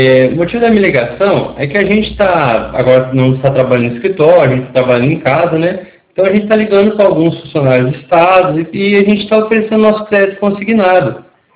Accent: Cornélio Procópio, Paraná, Brazil; Eu sou da cidade de Cornélio Procópio, aqui no Paraná, certo?

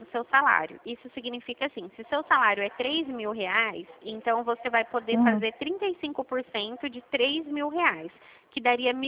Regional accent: São Paulo, Brazil; eu sou de São Paulo.

